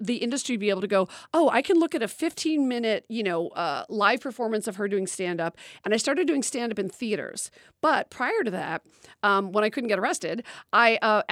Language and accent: English; Chicago, Illinois, United States; moved away as an adult; now in Los Angeles, United States; Well, I'm from Chicago and they had Second City.